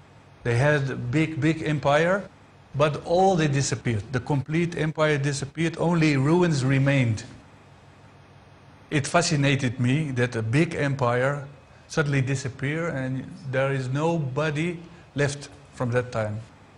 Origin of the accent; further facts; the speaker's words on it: Netherlands; I'm from the Netherlands in Europe.